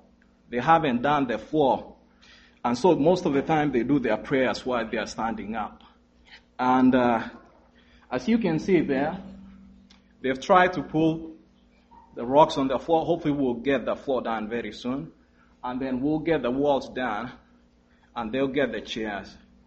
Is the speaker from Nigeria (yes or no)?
no; Kenya; I come from Kenya. My dad came here recently. I was brought up in a simple family. We've been Seventh-day Adventist church ever since I was born.